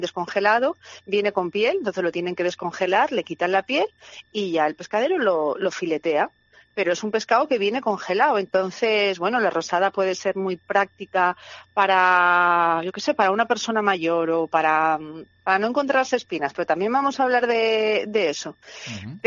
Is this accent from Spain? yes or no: yes; Huesca, Aragon, Spain; Que no es como en el interior, yo vengo de Huesca, entonces es alucinante